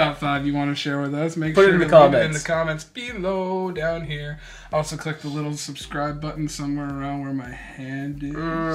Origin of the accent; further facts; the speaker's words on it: Ontario, Canada; In case you guys don't realize, I'm not actually from Thunder Bay. I grew up an hour out of town.